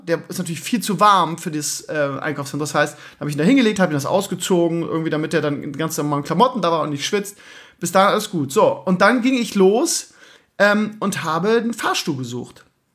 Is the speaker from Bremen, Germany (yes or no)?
yes; Bremen, Germany; ich bin ja Bremer, ne